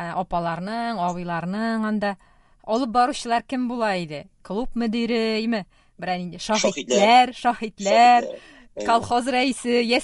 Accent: Bashkortostan, Russia; Менә без Башкортстан ягында туганнар ашка алалар иде.

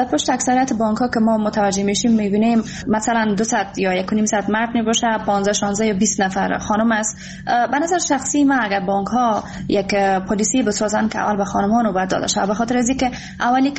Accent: Afghanistan; افتخار میکنم واقعاً که من یک افغان هستم

